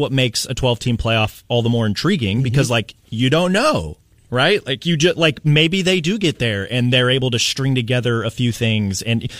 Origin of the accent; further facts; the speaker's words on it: Kansas City, Missouri, United States; growing up in Kansas City, we didn't have a hockey team.